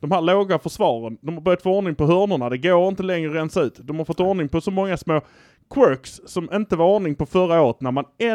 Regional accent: Malmö, Skåne, Sweden; Vi är från Malmö, nu kör vi detta.

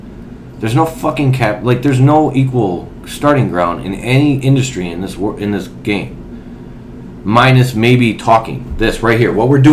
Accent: Holly, United States; Because I grew up in Holly, and I lived in Holly. And I was there in Holly

